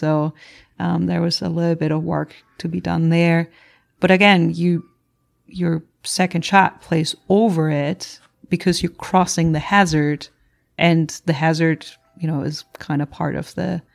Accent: Germany; since I'm from Germany.

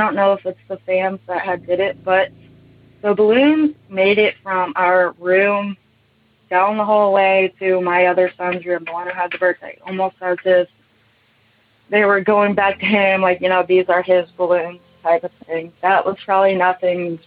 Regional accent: Kansas, United States; I'm from Kansas.

